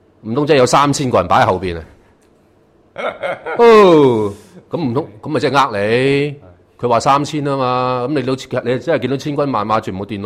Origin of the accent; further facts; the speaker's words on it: Hong Kong; 其實佢哋係高過我哋香港人好多嘅